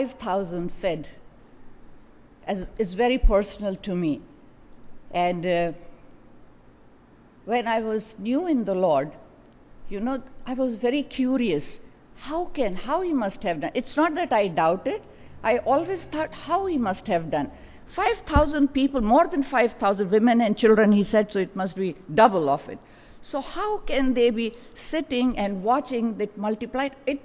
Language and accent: English; India; he was very well known in my hometown and I think throughout India